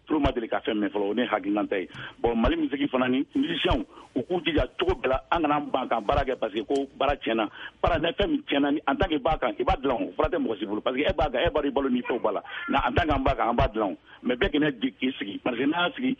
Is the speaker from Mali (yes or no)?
yes; Mali; Vraiment, au dernier cas, je suis malien, je suis malien.